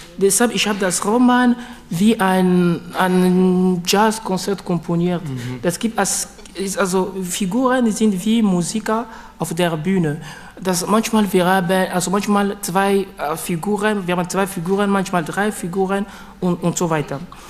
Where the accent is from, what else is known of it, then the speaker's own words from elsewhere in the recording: Lubumbashi, Haut-Katanga, DR Congo; born there; German is a second language; Also ich komme aus dem Kongo, ich bin in Lubumbashi geboren. Lubumbashi ist eine Stadt im Süden im Kongo. Und meine Eltern kommen in die Mitte von Kongo, von Mbujimayi.